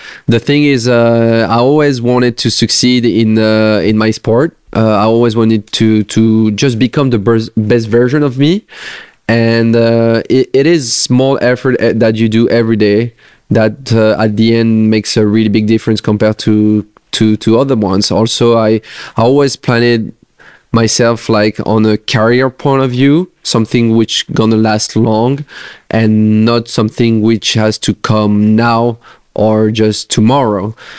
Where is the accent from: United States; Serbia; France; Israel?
France; English is a second language; I had not the chance to go back in my hometown and see all those people, or also back on tour and share some moments with the other French players.